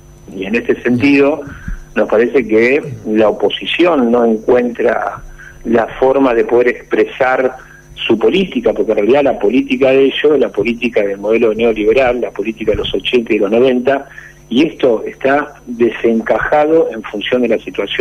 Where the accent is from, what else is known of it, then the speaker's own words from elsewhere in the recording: Argentina; nosotros como argentinos y en todo este proceso de acumulación y los cambios materiales que existen en Argentina